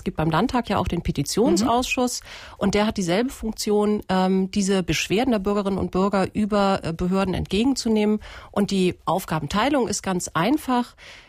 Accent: Kiel, Schleswig-Holstein, Germany; Ich bin in Kiel geboren und aufgewachsen. Ich bin Tochter eines ägyptischen Vaters, der hier nach Kiel gekommen ist zum Studium

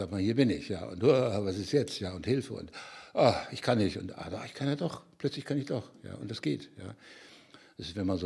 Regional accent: Kassel, Hesse, Germany; also born or lived in Schleswig / Ahrensburg; ich wurde dann nur geboren in Schleswig und dann wohnte ich ganz kurz in Ahrensburg, das ist bei Lübeck, und da war ich dann 6 oder 7, da zogen wir um nach Kassel. Da wurde ich da eingeschult. Ich habe meine gesamte Jugend in dieser furchtbar langweiligen Stadt Kassel verbracht.

